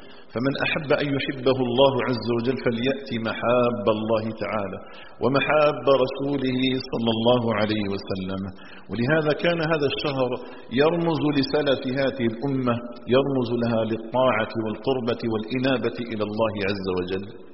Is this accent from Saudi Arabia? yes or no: no; Algeria; اللهم اجعل بلدنا الجزائر آمنا مطمئنا وسائر بلاد